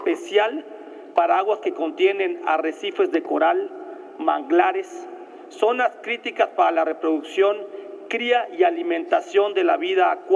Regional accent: Yucatán, Mexico; Como yucateco, soy testigo del deterioro y la contaminación evidente de los cenotes y humedales de la península de Yucatán.

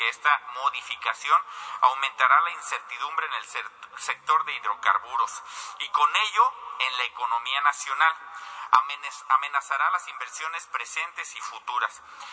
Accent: Mexico; Como ciudadano mexicano

